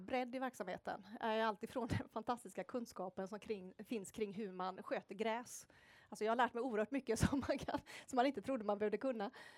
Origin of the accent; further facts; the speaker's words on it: Gothenburg, Västra Götaland County, Sweden; Så att jag är Hisingsbo från botten och göteborgare i själen, definitivt. Och sen har jag varit i Göteborg mer eller mindre hela tiden.